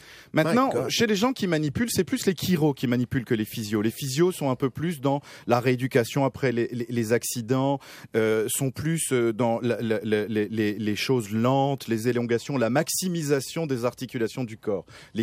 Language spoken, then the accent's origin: French; France; moved away; moi, je viens de la France